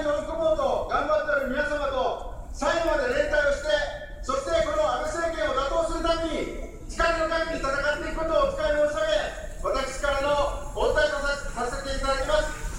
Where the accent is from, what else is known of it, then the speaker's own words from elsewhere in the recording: Oita, Japan; 私の地元は大分です。